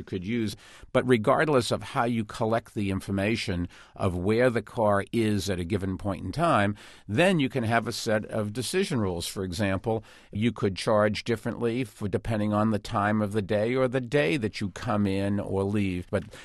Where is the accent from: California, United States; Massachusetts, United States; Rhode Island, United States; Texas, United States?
Massachusetts, United States; Boston; now in New York, United States; Truth of the matter is, I grew up in Boston. I was a Celtics fan in those days.